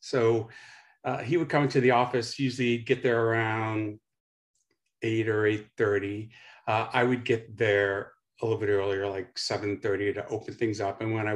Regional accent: Baton Rouge, Louisiana, United States; But growing up in Baton Rouge, when I was a teenager, I used to work in his office during the summers.

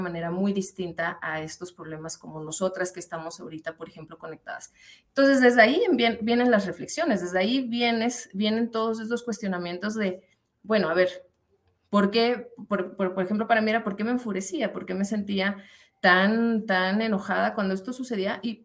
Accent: Mexico City, Mexico; como mujer mexicana de la Ciudad de México, lesbiana, con una carrera universitaria

